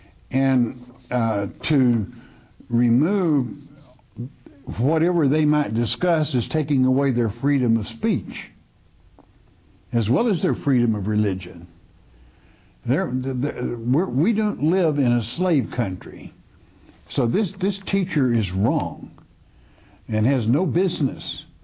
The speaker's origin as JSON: {"language": "English", "region": "Oregon", "country": "United States", "said": "I'm from Oregon."}